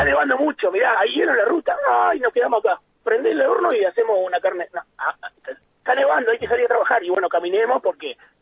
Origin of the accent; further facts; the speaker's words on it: Buenos Aires, Argentina; now in Bariloche, Argentina; Yo soy de Buenos Aires, pero hace más de 35 años que vivo acá.